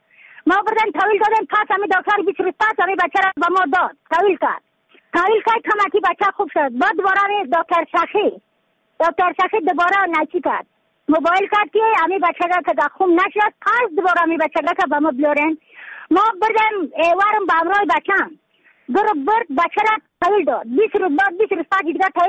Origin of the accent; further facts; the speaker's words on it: Badakhshan, Afghanistan; از بدخشان هستم، مرکز بدخشان